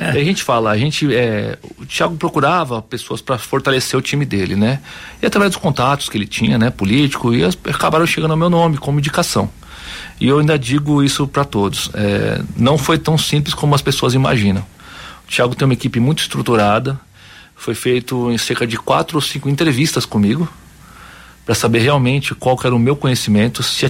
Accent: São Paulo, Brazil; born or raised there; also born or lived in Marília

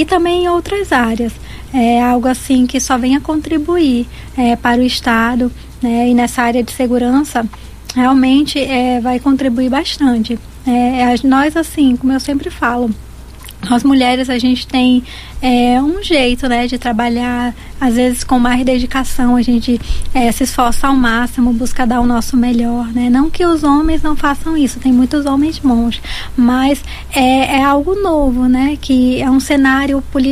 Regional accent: Roraima, Brazil; also born or lived in Manaus; eu tenho 33 anos de idade, falando a minha idade aqui. Então, eu sou roraimense de coração, porque eu só nasci em Manaus, na capital, né, do Amazonas, mas eu fui criada aqui em Roraima. Minha mãe me trouxe quando eu tinha 6 meses, né?

